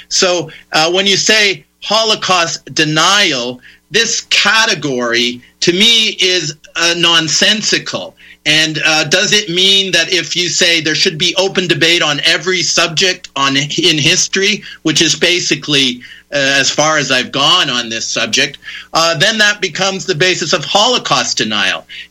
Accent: Toronto, Ontario, Canada; And I grew up in Toronto

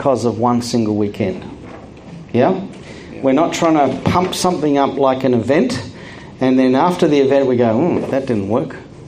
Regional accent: Canberra, Australian Capital Territory, Australia; It's because I was brought up in Canberra. I'm a Canberraite.

